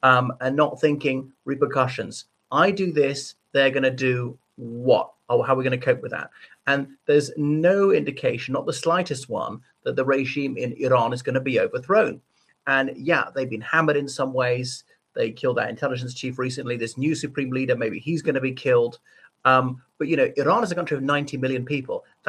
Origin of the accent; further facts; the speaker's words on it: Ireland; from Ireland.